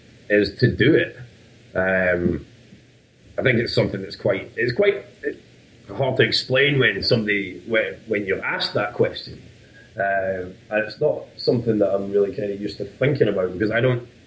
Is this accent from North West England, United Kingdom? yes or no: no; Alyth, Scotland, United Kingdom; Michael and I grew up in Aileth, East Highland, Perthshire